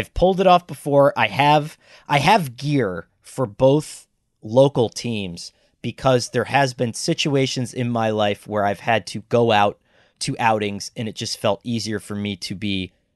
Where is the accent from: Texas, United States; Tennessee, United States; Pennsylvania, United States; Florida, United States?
Pennsylvania, United States; Scranton; Vic is from Dunmore. I'm from Scranton.